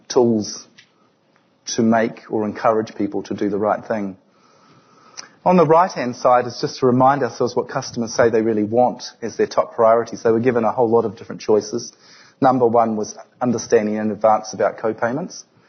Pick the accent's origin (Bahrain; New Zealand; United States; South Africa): New Zealand; now in Australia; because I'm a Kiwi, obviously